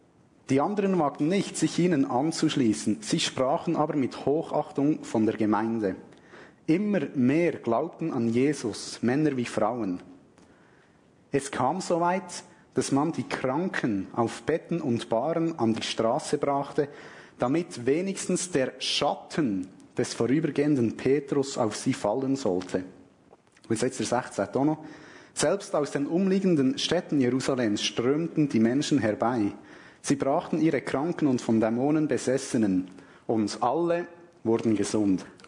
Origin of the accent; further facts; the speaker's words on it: Frutigen, Bern, Switzerland; Ihr hört sicher auch meinem Dialekt an. Ich komme nicht ganz von Tierachern, ich komme auch nicht von hier, sondern vom schönen Berner Oberland, von Frutigen. Meiner Wurzel, im Ursprung habe ich so ein bisschen im Ekklesia. Bin 24-jährig